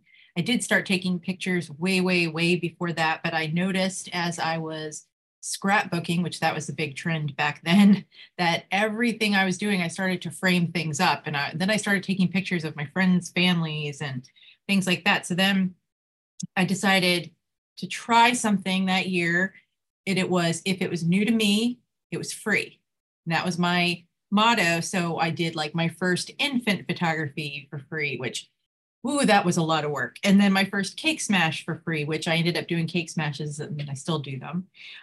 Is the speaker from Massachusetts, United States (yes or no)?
no; Reston, Virginia, United States; now in Sterling, United States; I grew up in Reston. So I've been a Restonian my whole life. I live in Sterling now, but I'm still a Restonian at heart. My parents' house is still there.